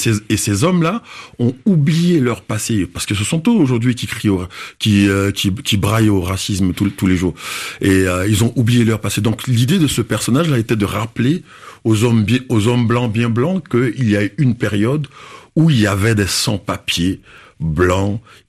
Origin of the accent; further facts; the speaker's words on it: Paris, Île-de-France, France; Ça fait 10 ans que je traîne là. Voilà, je suis pas juste un noir, je suis un Parisien aussi.